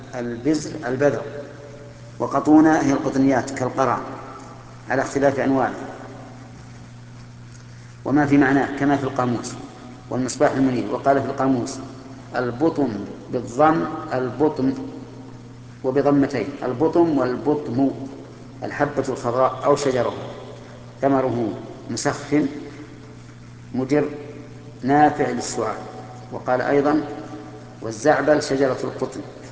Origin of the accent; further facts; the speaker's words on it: Bahrain; يلا منا عندنا في البحرين،